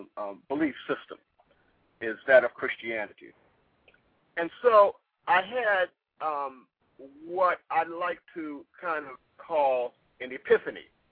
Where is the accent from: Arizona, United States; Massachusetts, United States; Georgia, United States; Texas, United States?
Massachusetts, United States; Boston; now in Virginia, United States; I'm from Boston, Massachusetts, and when I first relocated to Virginia, my first job was at a place called Eastern State Hospital.